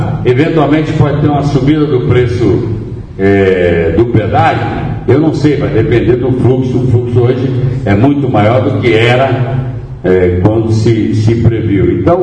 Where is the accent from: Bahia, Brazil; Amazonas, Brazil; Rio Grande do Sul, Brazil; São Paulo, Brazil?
Bahia, Brazil; Eu quero saber o que é bom para a minha terra, o que é bom para a Bahia e para o Brasil.